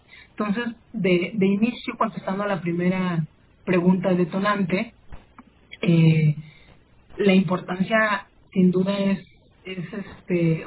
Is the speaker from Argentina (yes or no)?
no; Mexico; somos muy mexicanos como cualquier otro, pero tenemos otras realidades, otros contextos y otras necesidades.